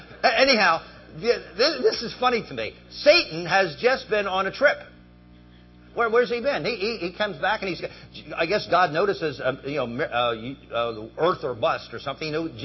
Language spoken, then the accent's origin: English; Pennsylvania, United States; where are you from? I said, I'm from Pennsylvania.